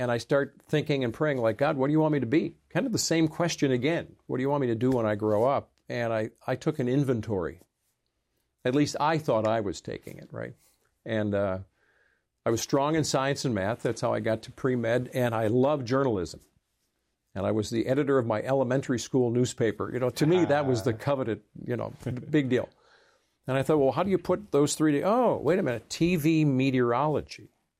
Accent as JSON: {"language": "English", "town": "Chicago", "region": "Illinois", "country": "United States", "tie": "born or raised there", "said": "So I grew up in Chicago, a little 2-flat frame house, inner city, west, northwest side of Chicago."}